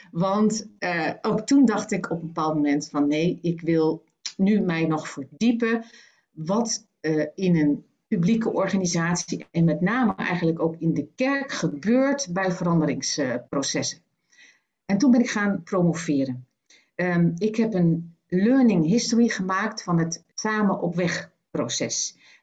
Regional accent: Schiedam, South Holland, Netherlands; born there; also born or lived in Twente; En ik ben geboren in Schiedam in een christelijk gereformeerd nest.

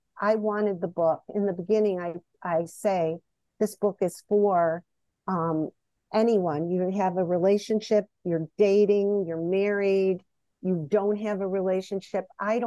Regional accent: Illinois, United States; now in Detroit, United States; I grew up right outside of Chicago, and Chicago's an amazing city

